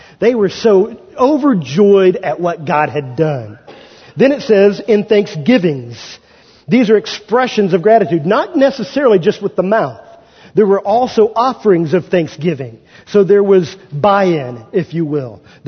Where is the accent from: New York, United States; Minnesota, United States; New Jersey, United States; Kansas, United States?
Kansas, United States; So, I was from Kansas, and everything moves a little slower and a little calmer in Kansas.